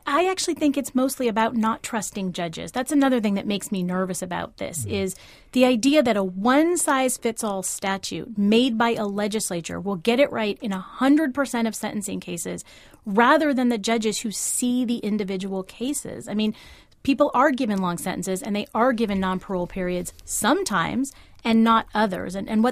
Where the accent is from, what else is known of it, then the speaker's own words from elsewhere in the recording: California, United States; Well, so it's interesting to me as a Californian to hear